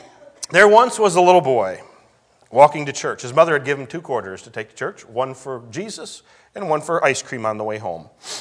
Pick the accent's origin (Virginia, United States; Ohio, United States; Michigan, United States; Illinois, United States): Michigan, United States; Adrian; I grew up in Adrian, when you probably could leave your doors unlocked.